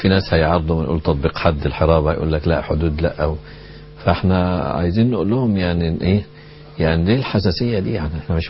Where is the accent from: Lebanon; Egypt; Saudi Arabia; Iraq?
Egypt; احنا كمصريين عاطفيين